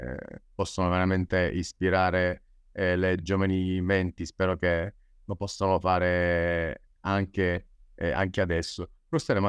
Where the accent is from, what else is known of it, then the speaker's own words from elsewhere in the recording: Palermo, Sicily, Italy; Ricordo ancora 20 anni fa quel forum che lei ha citato perché sono di Palermo. Ero ancora a Palermo